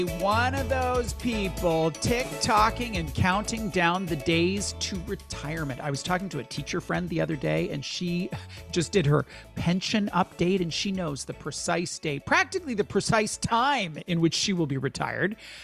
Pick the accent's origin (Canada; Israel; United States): Canada; We're Canadian. We live in it.